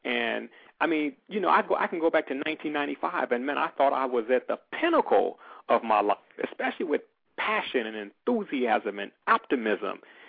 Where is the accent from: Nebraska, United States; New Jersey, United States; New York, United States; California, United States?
California, United States; Los Angeles; Yes, I grew up in South Central Los Angeles, spent a lot of time in Compton and Watts because of relatives.